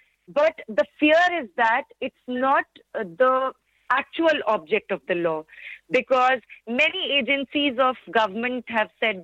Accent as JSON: {"language": "English", "country": "India", "said": "I'm from India."}